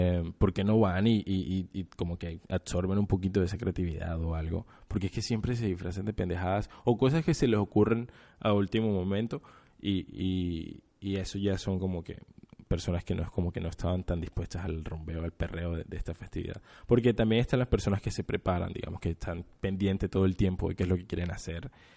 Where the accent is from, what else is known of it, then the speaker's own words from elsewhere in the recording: Colombia; porque yo no sé de verdad cómo cuando nosotros como colombianos adaptamos este tipo de celebraciones